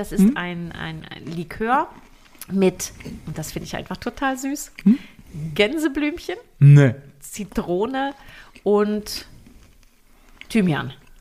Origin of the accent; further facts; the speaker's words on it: Bremen, Germany; born there; aus Bremen, ne, meiner Geburtsstadt.